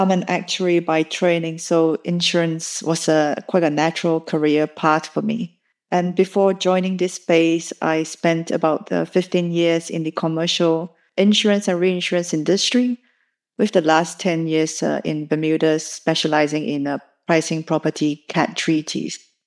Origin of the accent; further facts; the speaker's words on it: Singapore; And so I'm a Singaporean